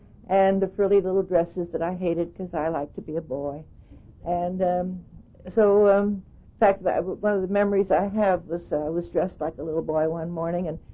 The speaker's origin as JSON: {"language": "English", "region": "Pennsylvania", "country": "United States", "tie": "born there", "said": "I was born in Pennsylvania. I'm an only child."}